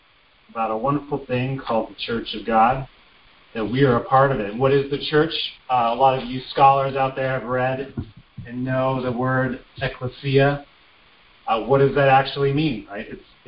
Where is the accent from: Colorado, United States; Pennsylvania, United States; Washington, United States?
Colorado, United States; Colorado Springs; And the church I grew up in Colorado Springs.